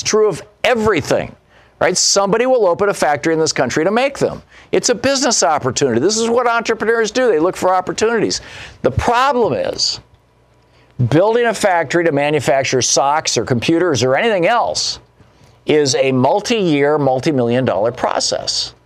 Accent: Lansing, Michigan, United States; I grew up in Lansing, Michigan. I grew up in a lower middle class, blue collar community.

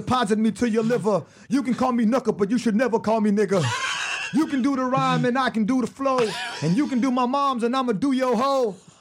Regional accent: United States; born there; I'm born here, I'm fucking American

